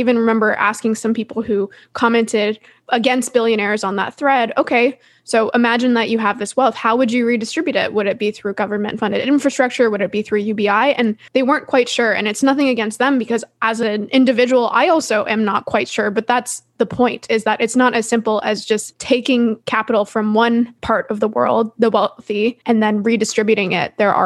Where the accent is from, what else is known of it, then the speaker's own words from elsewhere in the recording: Canada; I'm from Canada as well